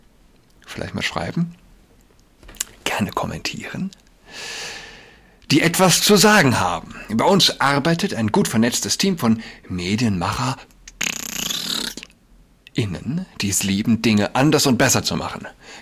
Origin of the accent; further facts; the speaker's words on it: Germany; Man glaubt ja als Deutscher, oder sagen wir, ja, ich weiß nicht, jeder kennt vielleicht dieses Gefühl. Warum ist unsere Sprache so unecht?